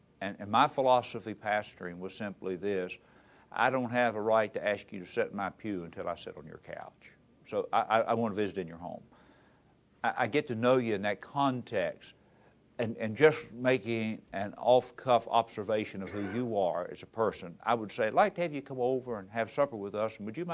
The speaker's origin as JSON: {"language": "English", "region": "Appalachia", "country": "United States", "said": "I may have, since I'm from Appalachia."}